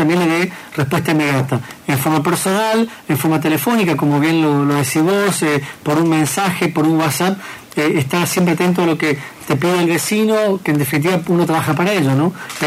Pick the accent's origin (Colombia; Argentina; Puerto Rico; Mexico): Argentina; Apóstoles, Misiones; also born or lived in Buenos Aires; muy poco lo que recuerdo de mi infancia en Buenos Aires. La mayor parte de mi vida, por supuesto, la viví acá en Apóstoles.